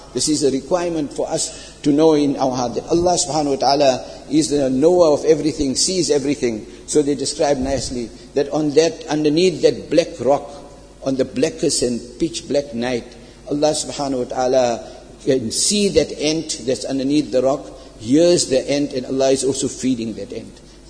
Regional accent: Pakistan; I'm coming from Pakistan, but I don't know about it.

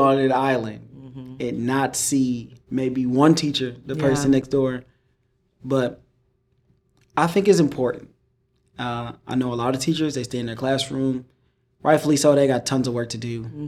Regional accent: Detroit, Michigan, United States; now in Houston, United States; I'm from Detroit, Michigan. I didn't see a single horse when I lived in Detroit. Now, when I came down here in Houston, you do have horses running around Third Ward and Sunnyside and everywhere else.

